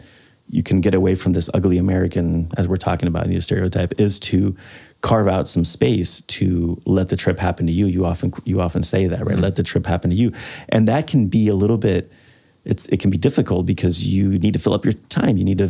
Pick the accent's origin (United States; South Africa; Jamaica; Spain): Spain; English is a second language; And I speak Spanish. I'm from Spain.